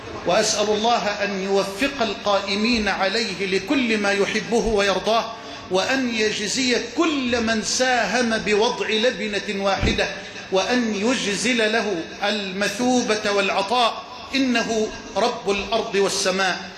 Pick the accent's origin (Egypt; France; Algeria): Egypt; اللهم اجعل بلدنا مصر واحة للأمن والأمان